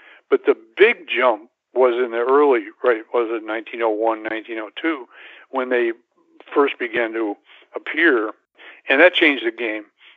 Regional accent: Jackson, Michigan, United States; I grew up in Jackson, Michigan. I don't know if that rings any bells to you, but it was a real golfy town.

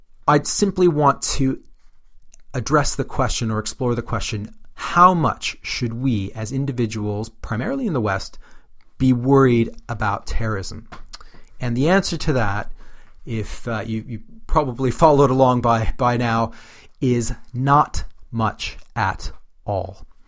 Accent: Canada; So I grew up in Canada for the most of my youth, formative years.

